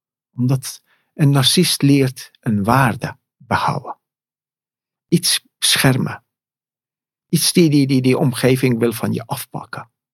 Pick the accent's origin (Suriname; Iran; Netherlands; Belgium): Iran; Ik kom uit het oosten. Uit het heel oergeschiedenis. En die draag ik bij me. En ik ben een meid uit Perzië.